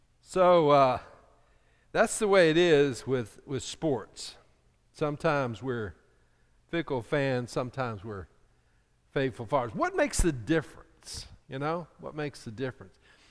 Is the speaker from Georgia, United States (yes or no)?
yes; Atlanta, Georgia, United States; when I was growing up in Atlanta, they just lost everything.